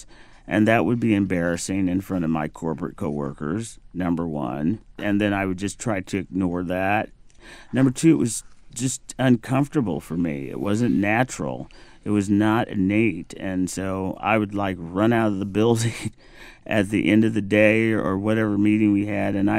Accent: Missouri, United States; I grew up in the Midwest, but, you know, Missouri, the Mason-Dixon line runs through there. So it's really like the South. Very conservative. It's the buckle of the Bible Belt.

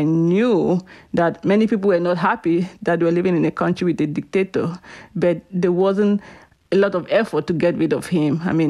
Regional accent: Cameroon; now in United States; growing up in Cameroon, I saw the adults going to vote and I watched them

